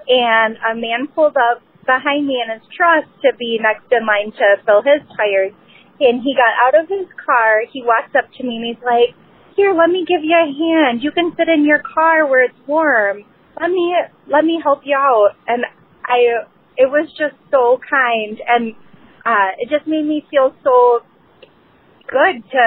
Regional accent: Janesville, Wisconsin, United States; I'm from Janesville, Wisconsin.

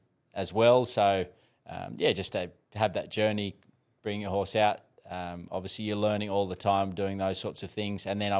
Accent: Scone, New South Wales, Australia; growing up in Scone, you're surrounded by the studs, and you're pretty aware of it.

